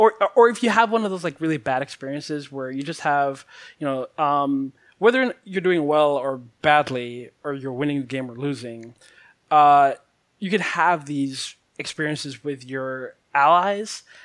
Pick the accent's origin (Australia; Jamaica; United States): Jamaica; I was born in Jamaica, raised there